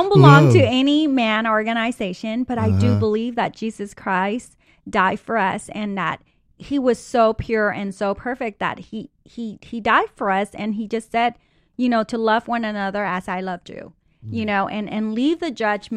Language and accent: English; United States; And I grew up here in America, and I was trying to live the Western style